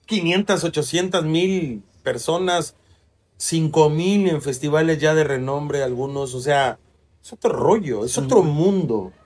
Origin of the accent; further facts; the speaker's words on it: Chiapas, Mexico; No, somos del sur, somos de Chiapas.